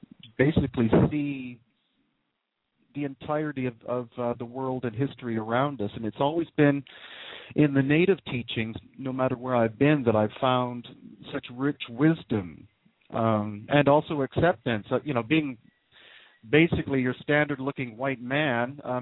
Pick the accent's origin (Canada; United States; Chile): Canada; Well, basically, I grew up in Canada. And when I was 11 years old, my family moved to the West Coast near Vancouver